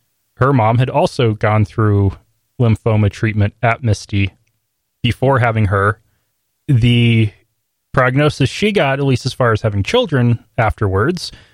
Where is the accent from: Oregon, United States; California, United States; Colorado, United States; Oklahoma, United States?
Oregon, United States; Ontario; born there; I'll be 32. And yeah, 1984, I was born in Ontario, Oregon, at what was then the Holy Rosary Hospital, delivered by the same doctor who delivered my three siblings and my mom and most of my aunts and uncles.